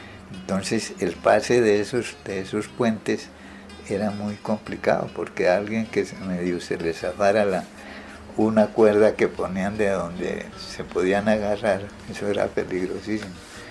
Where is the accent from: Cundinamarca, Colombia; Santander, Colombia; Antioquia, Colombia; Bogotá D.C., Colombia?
Santander, Colombia; Coromoro; also born or lived in Bogotá; una persona salí de allá de Coromoro y llegué directamente a Bogotá.